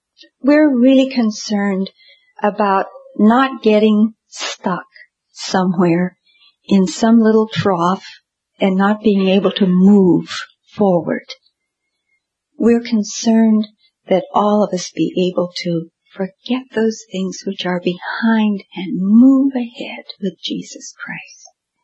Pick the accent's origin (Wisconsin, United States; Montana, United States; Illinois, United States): Montana, United States; Great Falls; just about the same size of the town that I grew up in Great Falls, Montana.